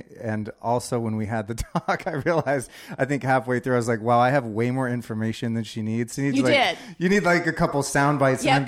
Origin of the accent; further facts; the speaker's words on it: Santa Rosa, California, United States; Santa Rosa, Sebastopol.